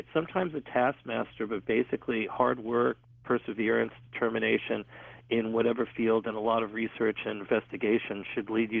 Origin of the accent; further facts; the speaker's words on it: New York, United States; why I grew up in New York, where I had all that access to sports